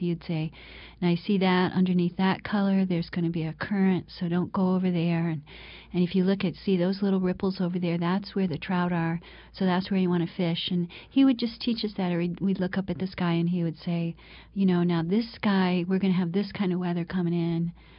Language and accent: English; Clayton, New York, United States; Oh, I grew up in the St. Lawrence River in this little town called Clayton, where my father came from, and his father and my great grandfather